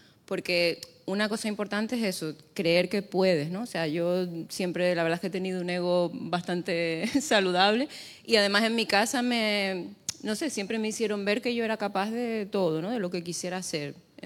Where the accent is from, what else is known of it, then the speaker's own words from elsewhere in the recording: La Palma, Canary Islands, Spain; yo nací en La Palma, fui a un colegio público, fui a un instituto público y luego a la Universidad de La Laguna